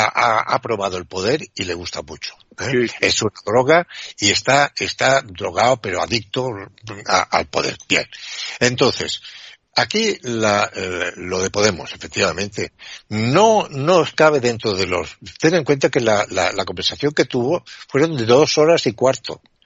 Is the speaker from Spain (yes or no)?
yes; Barcelona, Catalonia, Spain; born there; now in Mallorca, Spain; Yo nací en Barcelona. No soy catalán porque no tengo raíces catalanas.